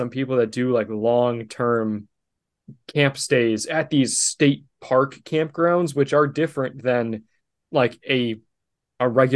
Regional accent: Berlin, Wisconsin, United States; Yeah, dude, we're from Berlin, Wisconsin.

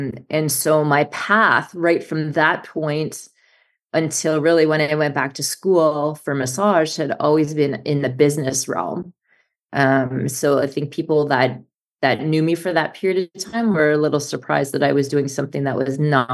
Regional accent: Winnipeg, Manitoba, Canada; when I was a teenager and I grew up in Winnipeg

